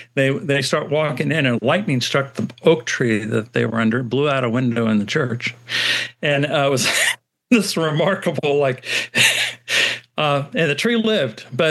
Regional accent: Missouri, United States; I am an American. Grew up here. I'm a Midwesterner. I'm from Missouri. And that's how I pronounce it. Not like everybody else. Everybody else is wrong. But I'm from Missouri.

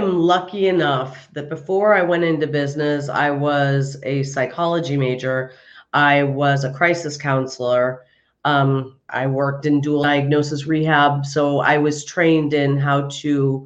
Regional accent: New York, United States; now in Los Angeles, United States; I live in LA. I'm from New York. So there are times when I'm like, okay, guys, I'm putting on my New York right now.

